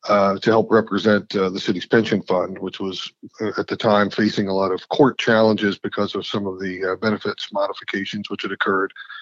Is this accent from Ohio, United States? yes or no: yes; Springfield, Ohio, United States; I grew up in Springfield, Ohio, and ended up, you know, working at that newspaper for a couple summers